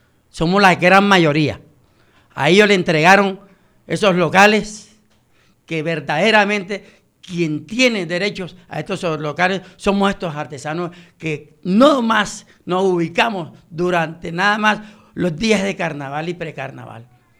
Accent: Barranquilla, Atlántico, Colombia; Aquí somos ciudadanos de Barranquilla. La gran mayoría somos de aquí de Barranquilla.

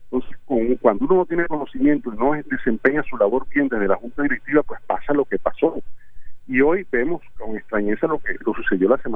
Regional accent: Barranquilla, Atlántico, Colombia; nosotros como barranquilleros jamás hemos visto una disminución de la tarifa

